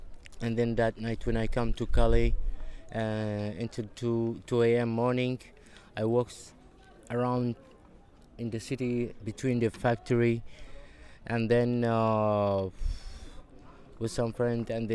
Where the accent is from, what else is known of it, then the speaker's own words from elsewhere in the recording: South Sudan; English is a second language; moved away as an adult; now in France; I'm from South Sudan. I arrived to Europe from Germany to France and Paris.